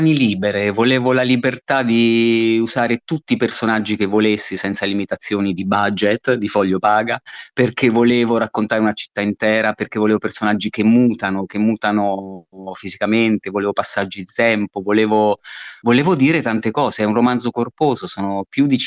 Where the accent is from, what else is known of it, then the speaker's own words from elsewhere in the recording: Perugia, Umbria, Italy; born there; now in Rome, Italy; Io sono perugino di nascita, però vivo a Roma da metà della mia vita.